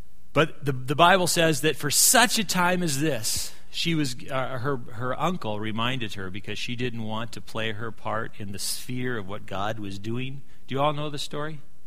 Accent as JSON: {"language": "English", "country": "Liberia", "tie": "born or raised there", "said": "I was raised in Africa, in Liberia."}